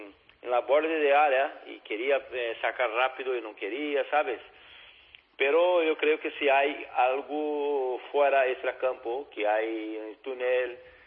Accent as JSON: {"language": "Spanish", "country": "Brazil", "second_language": "Spanish", "said": "Yo como soy brasileño"}